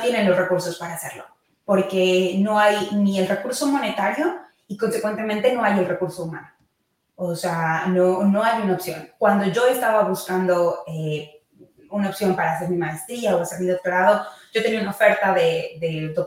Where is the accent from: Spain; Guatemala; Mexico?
Mexico; moved away; yo no estoy en México, pero fui educada en México y tengo colaboraciones con institutos en México.